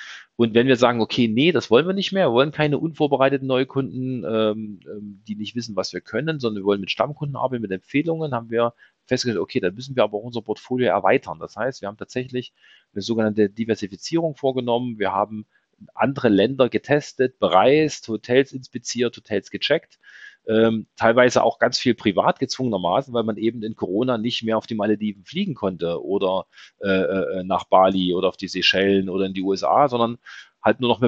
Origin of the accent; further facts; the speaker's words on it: Saxony-Anhalt, Germany; Ich bin ja gebürtiger Sachsen-Anhalter und bin gern da, eben weil es da auch ein bisschen ruhiger ist.